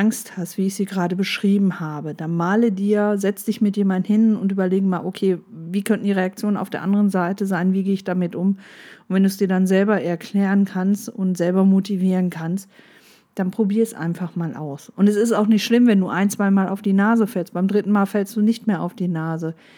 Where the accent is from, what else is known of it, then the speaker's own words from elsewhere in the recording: North Rhine-Westphalia, Germany; Aber wir sind halt aus dem Ruhrgebiet in die Berge gefahren, damit wir mal vernünftige Luft kriegen.